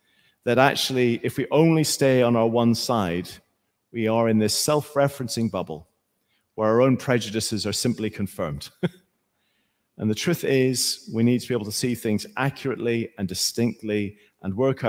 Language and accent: English; Northern Ireland, United Kingdom; with my accent, I don't come from these parts. I do come from the very north of Ireland. And I was born at the end of 1970.